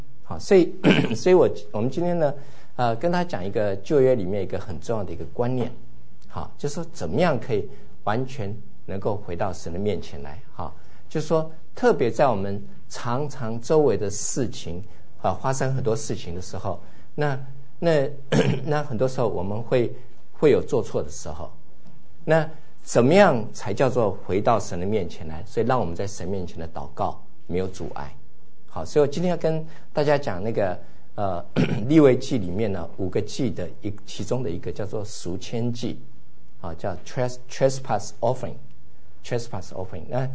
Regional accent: California, United States; 那我是从南加来的，所以北加呢很多对我来讲是很新鲜

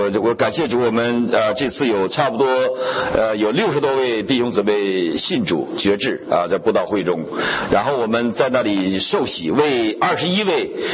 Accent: United States; 我从美国来的，我大概懂一点法律

